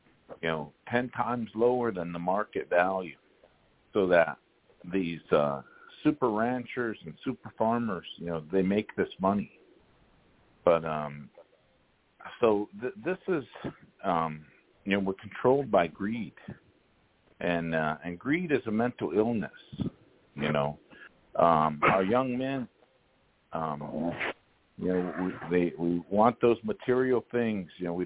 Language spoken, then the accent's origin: English; Cheyenne River, South Dakota, United States; On my mom's side, I'm Minikoji, and so I'm from Cheyenne River, born and raised there.